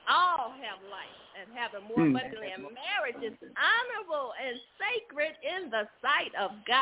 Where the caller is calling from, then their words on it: Park Forest, Illinois, United States; I'm calling from Park Forest